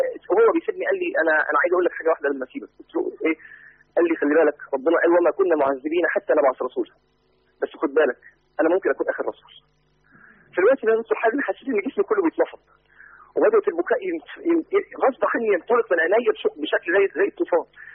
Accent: Mansoura, Dakahlia, Egypt; وهو حضر معهم درس للشيخ عندنا في المنصوره

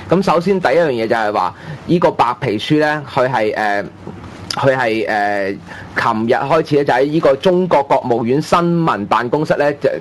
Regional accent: Hong Kong; 咁其中咧我哋香港人最關心嘅咧，就應該係尾嗰啲章節啦

